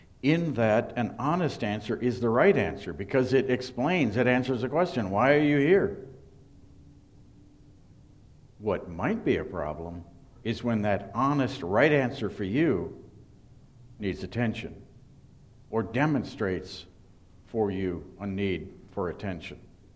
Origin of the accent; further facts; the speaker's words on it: Midwest, United States; And growing up in the Midwest, I'd never seen them before.